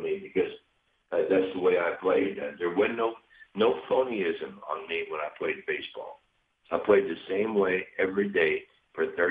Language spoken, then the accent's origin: English; Cincinnati, Ohio, United States; I hope I'm still around to reap the rewards of sticking your chest out and saying, I'm from Cincinnati.